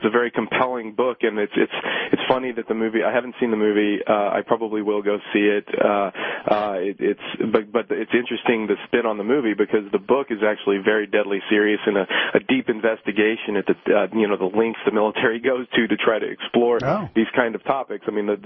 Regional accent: Houston, Texas, United States; Born and raised in Houston, Texas, and I went to school at Texas A&M University, and here we are.

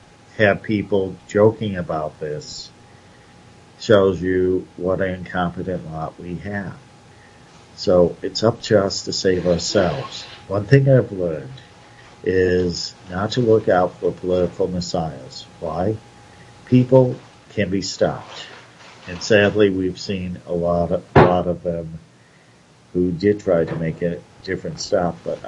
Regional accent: Chicago, Illinois, United States; I'm not surprised. Why? I'm a Chicagoan.

